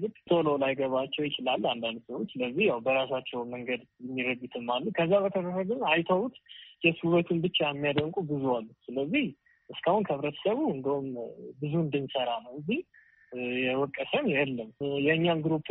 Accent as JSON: {"language": "Amharic", "region": "Addis Ababa", "country": "Ethiopia", "said": "እኔ የአዲስ አበባ ልጅ ነኝ።"}